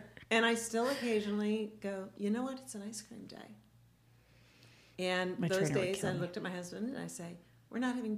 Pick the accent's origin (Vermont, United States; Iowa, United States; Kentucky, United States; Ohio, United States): Vermont, United States; So I grew up in Vermont, where Ben and Jerry's originated.